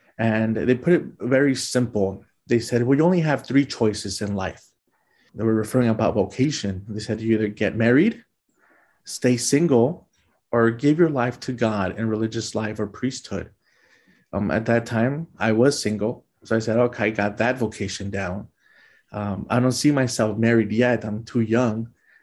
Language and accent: English; Los Angeles, California, United States; Growing up in Los Angeles, one of the things that interested me was religious education.